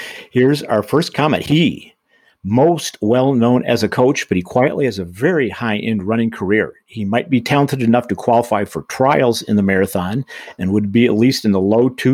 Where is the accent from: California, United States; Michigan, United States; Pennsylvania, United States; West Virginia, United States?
Michigan, United States; my home state of Michigan is getting close.